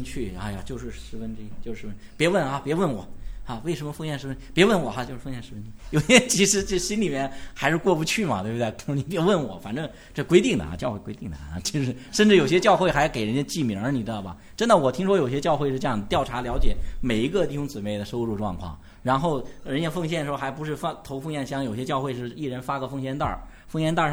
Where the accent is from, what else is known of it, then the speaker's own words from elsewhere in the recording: China; 我们以前这特别我们中国人的恶习喜欢用倒推法